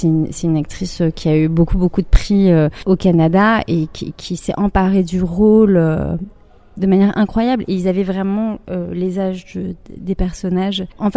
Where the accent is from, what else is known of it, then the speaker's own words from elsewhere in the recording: Brittany, France; Ouais, c'est ça, je suis bretonne.